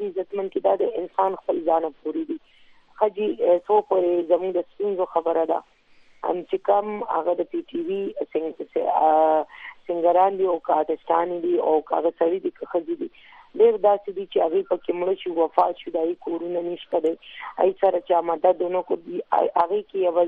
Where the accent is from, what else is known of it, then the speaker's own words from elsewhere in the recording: Afghanistan; مونږ ټول افغانان یو پښتون یو